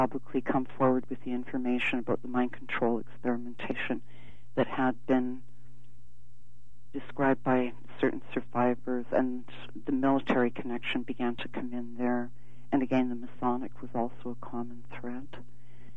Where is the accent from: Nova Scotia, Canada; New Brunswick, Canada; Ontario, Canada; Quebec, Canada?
Ontario, Canada; Hamilton; also born or lived in Toronto; and then spent the rest of my childhood and adolescence in Hamilton.